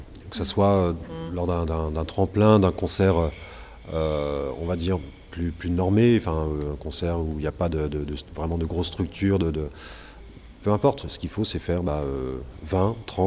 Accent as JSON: {"language": "French", "town": "Manchester", "region": "North West England", "country": "United Kingdom", "second_language": "French", "said": "on vient de Manchester où l'accent est vraiment pas... Enfin, c'est pas l'accent normal anglais que tout le monde connaît"}